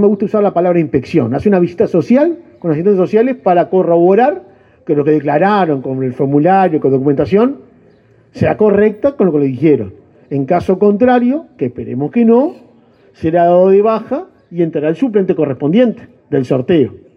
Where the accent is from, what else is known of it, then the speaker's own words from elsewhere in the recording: San Ramón, Canelones, Uruguay; yo soy de San Ramón, me llena de satisfacción estar acá, me crié en este pueblo